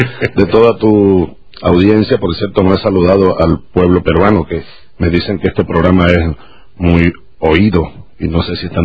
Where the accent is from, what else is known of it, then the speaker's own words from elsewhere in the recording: Venezuela; yo soy venezolano, no vengo aquí a meterme en las cosas internas.